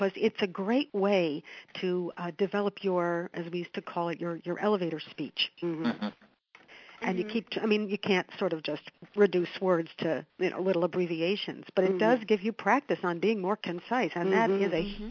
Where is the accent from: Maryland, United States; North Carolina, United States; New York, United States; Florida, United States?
New York, United States; And so am I. I'm from New York as well.